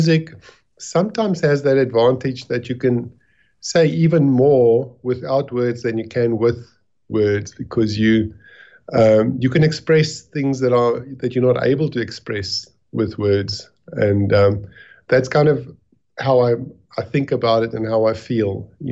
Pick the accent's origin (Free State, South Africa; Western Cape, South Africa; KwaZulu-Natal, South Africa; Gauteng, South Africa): Gauteng, South Africa; Johannesburg; I was born in Johannesburg, grew up in Joburg.